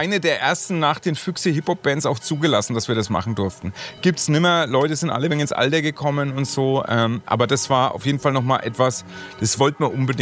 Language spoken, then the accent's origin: German; Bamberg, Bavaria, Germany; wir sind die Bamberger, wir kommen aus Bamberg, wir sind Franken